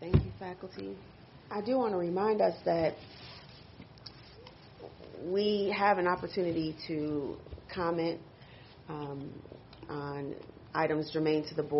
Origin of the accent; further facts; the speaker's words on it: Grand Rapids, Michigan, United States; Trustee Scott is a diehard West Sider, and she has been pushing us